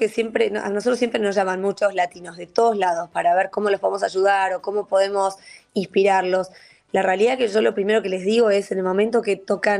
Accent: Argentina; a mí como argentina, lo que más me costó y lo que más resultado me dio

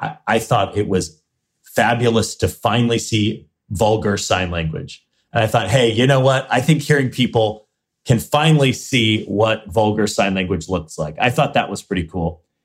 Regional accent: Arizona, United States; You know, I'm from Arizona. I'm not a fisherman. We don't have an ocean in Arizona, if you know what I mean.

